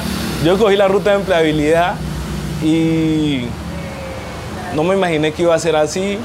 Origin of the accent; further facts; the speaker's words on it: Buenaventura, Valle del Cauca, Colombia; Yo soy aquí de Buenaventura, somos de pocos recursos